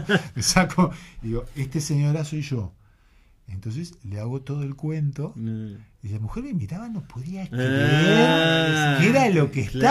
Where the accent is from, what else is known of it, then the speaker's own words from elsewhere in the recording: Uruguay; lo único que tengo que decir es que soy uruguayo, se me abren las puertas